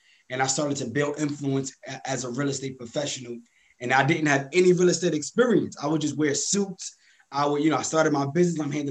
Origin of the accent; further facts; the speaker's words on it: Brooklyn, New York, United States; You know, you from Queens, I'm from Brooklyn, you know, so we're trying to figure it out.